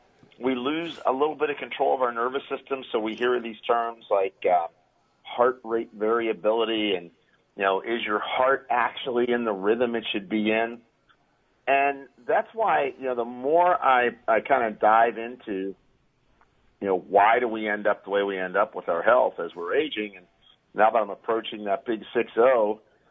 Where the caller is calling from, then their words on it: California, United States; I'm actually back home in Southern California today.